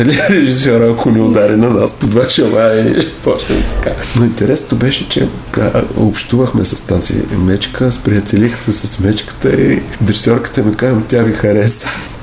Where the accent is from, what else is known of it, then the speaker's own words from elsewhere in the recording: Varna, Varna Province, Bulgaria; Аз съм роден във Варна, около къщи имаше много кина. И си спомням като дете